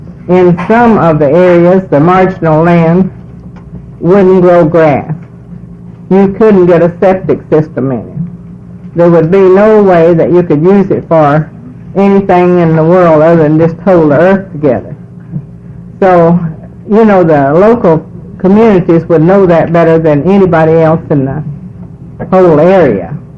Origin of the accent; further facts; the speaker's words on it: Albany, Oregon, United States; from Albany, Oregon.